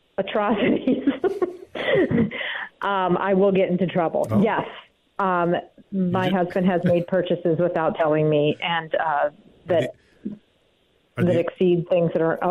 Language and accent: English; Ohio, United States; now in Twin Cities, United States